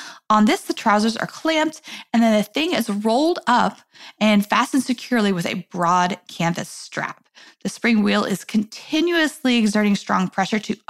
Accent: New York, United States; I'm a New Yorker. I don't have a car

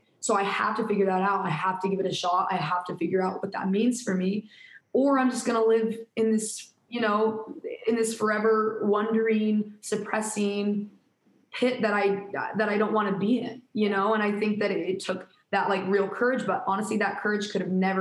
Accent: Utah, United States; we're from Utah. And so it's a very religious place.

